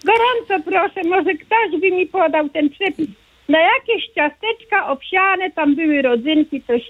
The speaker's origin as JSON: {"language": "Polish", "town": "Olsztyn", "region": "Warmian-Masurian Voivodeship", "country": "Poland", "said": "No ja jestem z Olsztyna … gorąco pozdrawiam z naszej Warmii"}